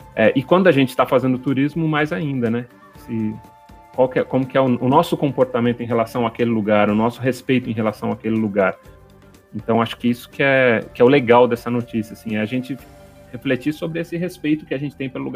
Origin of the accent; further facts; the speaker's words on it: Guarujá, São Paulo, Brazil; born there; Eu nasci no Guarujá, que é litoral de São Paulo, e eu vi um pouco disso lá